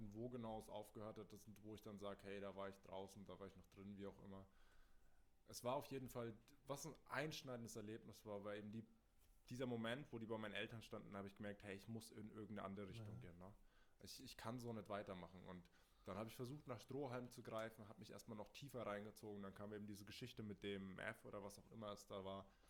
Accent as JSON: {"language": "German", "town": "Rimbach", "region": "Hesse", "country": "Germany", "said": "bei uns in Rimbach, wo ich herkomme, da gibt es so einen kleinen Sportpark."}